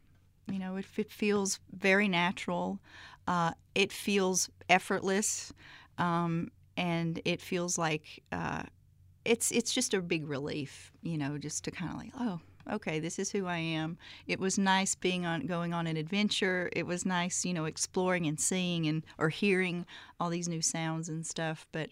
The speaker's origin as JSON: {"language": "English", "region": "Alabama", "country": "United States", "tie": "born or raised there", "said": "I was born in Birmingham, but I grew up about not even in a small town. My town was about north of Birmingham, but I actually lived 20 minutes."}